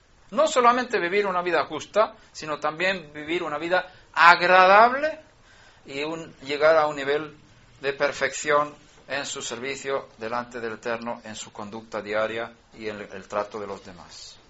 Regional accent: Sweden; born there; Spanish is a second language; Nosotros nacimos en Suecia, y Noruega está al lado.

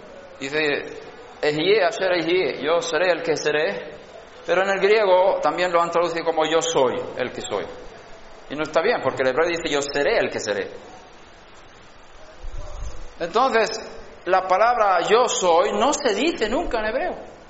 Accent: Sweden; Spanish is a second language; yo aprendí sueco de pequeño, yo soy de Suecia, cuando fui a España

